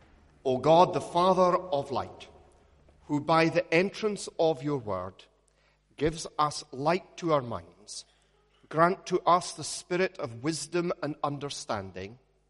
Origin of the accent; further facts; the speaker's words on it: Scotland, United Kingdom; Again, I said, "I'm Scottish. I am not Australian."